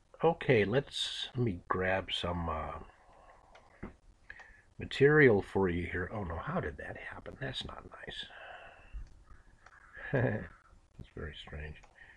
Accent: San Francisco, California, United States; born there; I'm a Palestinian American. Again … I was born in San Francisco, Cali.

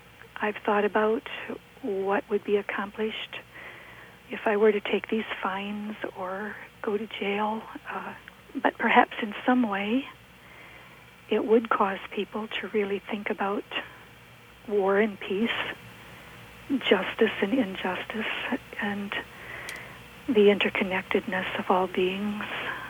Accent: United States; I did admit that I was American, which was very difficult to do.

